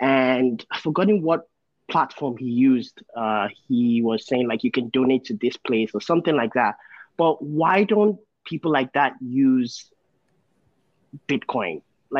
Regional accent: Nigeria; now in Canada; But I'm originally from Nigeria, just moved to Canada.

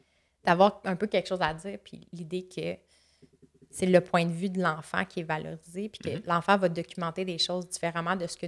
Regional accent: Laval, Quebec, Canada; Puis nous, on est comme, bon, on vient de Laval.

